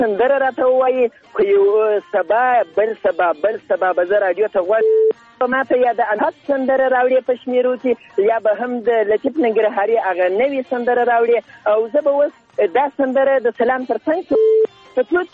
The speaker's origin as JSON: {"language": "Pashto", "region": "Zabul", "country": "Afghanistan", "lives_now": "Ghazni, Afghanistan", "said": "زه اصلا د زابل اوسېدونکی یم. دا وخت غزنې ته اوسېد"}